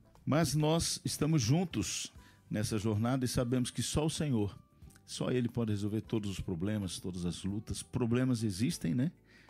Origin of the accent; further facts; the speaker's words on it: Três Rios, Rio de Janeiro, Brazil; born there; um abraço para a nossa igreja de Três Rios, onde nasci